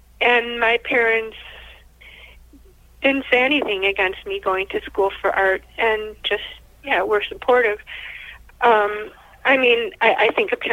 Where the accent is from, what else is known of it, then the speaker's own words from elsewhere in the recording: Buffalo, New York, United States; In Buffalo, New York.